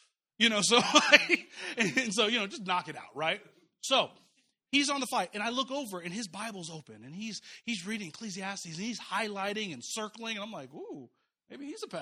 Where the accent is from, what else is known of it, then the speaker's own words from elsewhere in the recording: Kansas City, Missouri, United States; And so I said, hey, you can stay in Kansas City. It's my hometown.